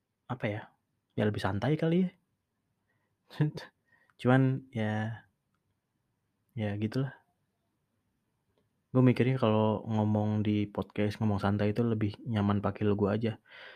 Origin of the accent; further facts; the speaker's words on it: East Java, Indonesia; gue ngomong lu gue juga bukan berarti gue awalnya di Jakarta. Gue asli orang Jawa Timur.